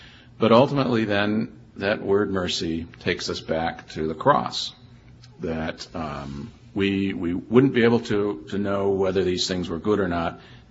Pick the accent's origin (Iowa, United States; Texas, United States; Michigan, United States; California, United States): Iowa, United States; And I grew up in Iowa, Tornado Alley